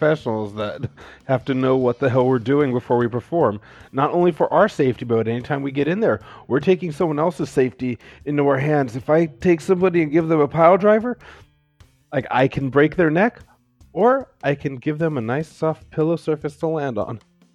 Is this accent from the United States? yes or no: yes; United States; I'm an American, so healthcare is bullshit in this country.